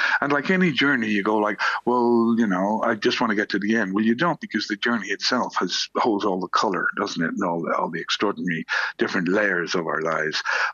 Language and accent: English; Ireland; You know, as Irish people, sometimes we get lost a bit and we try and find our way through things.